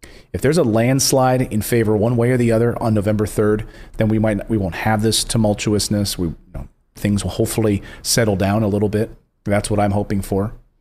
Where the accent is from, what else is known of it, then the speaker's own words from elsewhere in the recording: Pennsylvania, United States; Lawyers for a Pennsylvania county, Luzerne County, my home state